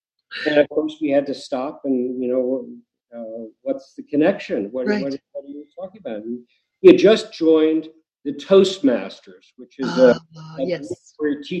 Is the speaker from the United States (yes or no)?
yes; California, United States; we're from California, and I thought, earthquake, oh my gosh.